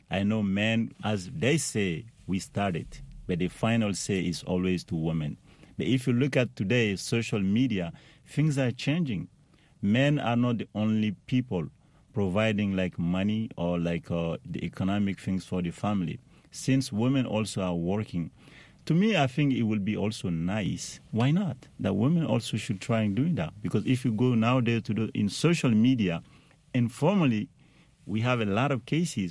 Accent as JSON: {"language": "English", "country": "Mali", "second_language": "English", "said": "the way I'm Muslim, you know, I'm from Mali"}